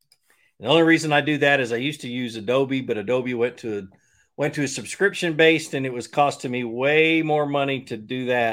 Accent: Georgia, United States; also born or lived in Virginia; I think I was 4 months old when we moved from Virginia to Georgia, but I'm a hillbilly from Virginia if you count that technically.

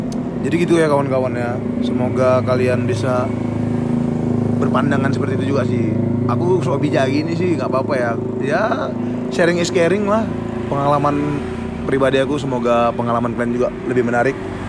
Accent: Jakarta, Indonesia; now in Bali, Indonesia; Ya aku dari Jakarta ke Bali by the way, ya enak di Bali, sesuai ekspektasi sih sebenarnya.

